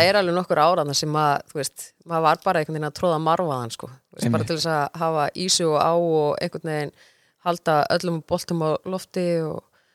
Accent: Aðaldalur, Northeastern Region, Iceland; also born or lived in Akureyri; now in Reykjavík, Iceland; Ég er alveg upp í Aðaldal í Suðurþingarsýslu, Laxárvirkjun í Aðaldal

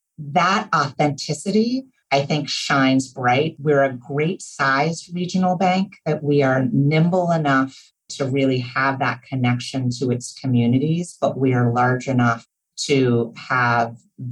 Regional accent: Massachusetts, United States; also born or lived in Washington, D.C.; I grew up outside of Boston and I fell in love with a man from Mississippi.

